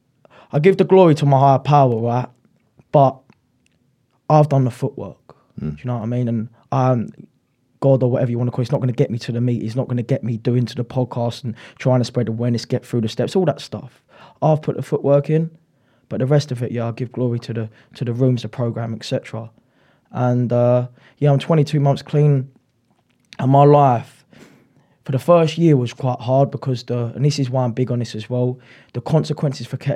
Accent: Bexleyheath, London, United Kingdom; Obviously, I'm from Bexley Heath.

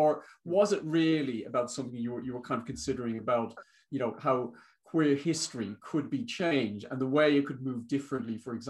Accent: Ireland; if I think about, you know, being Irish, for example, gay, vegetarian, and atheist

